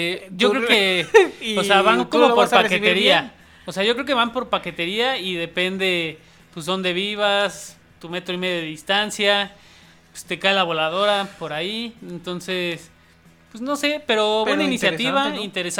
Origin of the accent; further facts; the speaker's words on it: Philadelphia, Pennsylvania, United States; Soy de Filadelfia de toda la vida.